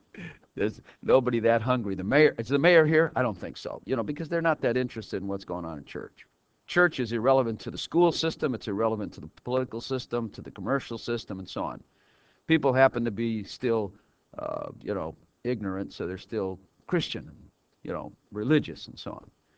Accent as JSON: {"language": "English", "town": "Chicago", "region": "Illinois", "country": "United States", "said": "Come on, he's from Chicago. I'm from Chicago. That's exactly the way it is."}